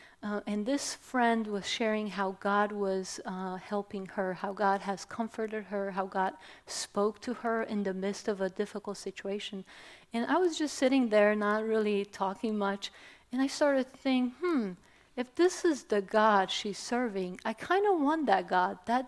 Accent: Romania; English is a second language; And I grew up in Romania, post-communist Romania

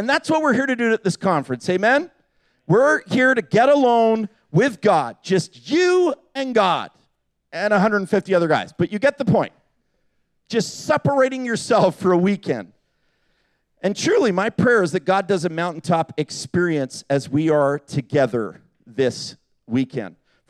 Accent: England, United Kingdom; moved away; I'm from England originally.

